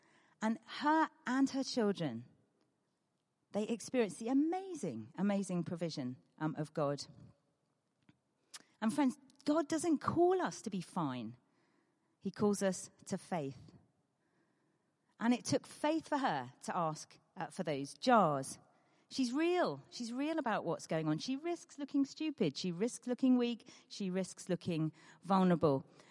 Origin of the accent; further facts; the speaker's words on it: United Kingdom; But we're British, and it's hard.